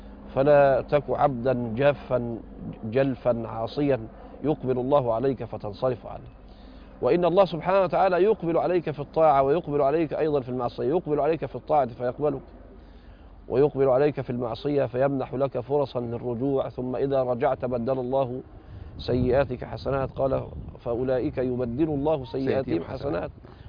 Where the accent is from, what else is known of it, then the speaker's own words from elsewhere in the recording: Egypt; احنا عندنا في مصر